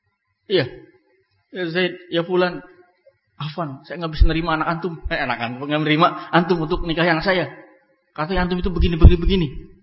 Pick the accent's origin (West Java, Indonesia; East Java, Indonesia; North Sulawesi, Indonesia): West Java, Indonesia; Kalau di Sunda sana misalnya, saya orang Sunda.